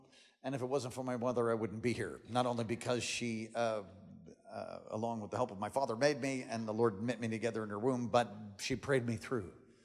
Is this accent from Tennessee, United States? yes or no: no; New York, United States; We grew up in Long Island, New York, and we would go into Manhattan for different occasions.